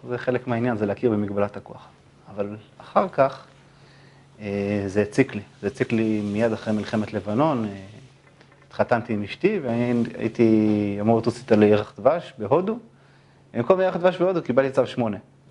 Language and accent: Hebrew; Ramat HaSharon, Central District, Israel; גדלתי ברמת השרון, במעוז הפוסט-ציונות בישראל, אני חושב. לפחות בתקופה שלי, אני חושב שזה גם נכון גם כיום, בתוך מה שנקרא בועה תל אביבית.